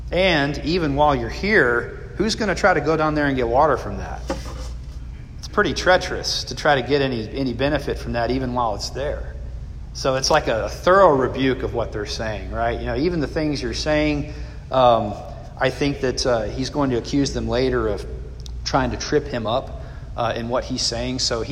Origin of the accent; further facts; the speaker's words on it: San Antonio, Texas, United States; When I grew up in San Antonio behind our house, we had this creek that ran behind our house